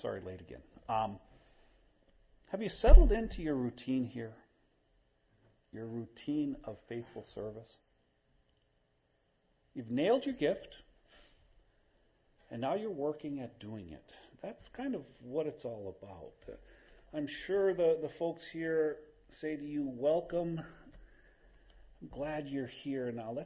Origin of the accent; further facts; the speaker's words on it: Midwest, United States; moved away; I'm from the Midwest, man. If we smile, that's kind of extravagant, you see. Moved out to New Jersey and people started hugging me.